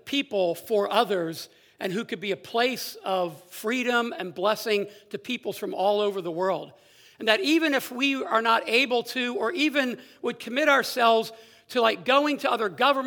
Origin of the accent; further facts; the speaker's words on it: Philadelphia, Pennsylvania, United States; I've only seen it from a distance, and I grew up in Philadelphia, not all that far away.